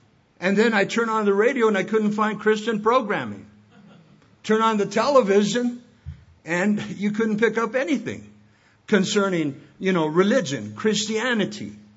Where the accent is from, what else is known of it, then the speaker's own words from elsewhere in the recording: California, United States; I'd like to just tell you a little bit about myself, because I came from Southern California, and I want you to pick up on this.